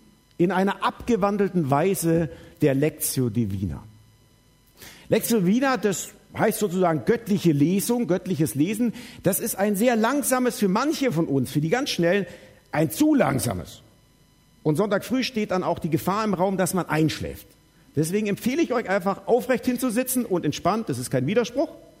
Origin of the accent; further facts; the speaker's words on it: Baden-Württemberg, Germany; Ihr müsst wissen, ich bin Schwabe, gell?